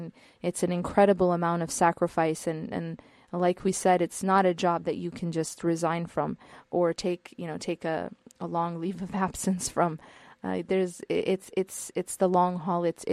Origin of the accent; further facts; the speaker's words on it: Midwest, United States; As a side note, I'm not from California. I'm from the Midwest, and I absolutely do not like the way Californians drive.